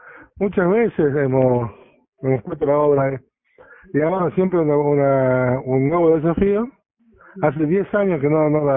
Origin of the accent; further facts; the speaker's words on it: La Rioja, Argentina; con todo lo que somos los riojanos, ¿no?